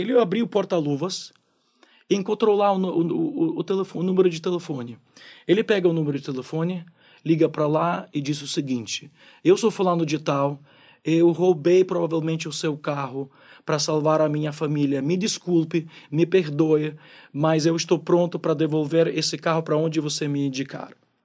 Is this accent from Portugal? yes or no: no; Ukraine; Como eu sou ucraniano e vim da Ucrânia, na minha memória tem muitas histórias da Ucrânia.